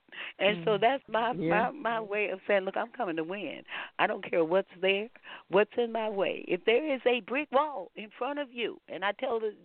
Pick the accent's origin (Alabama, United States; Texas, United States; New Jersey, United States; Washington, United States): Texas, United States; I tell them, you know, I'm a Texan. I don't even know what a bully is. We didn't grow up with bullies. We didn't have any bullies in Texas.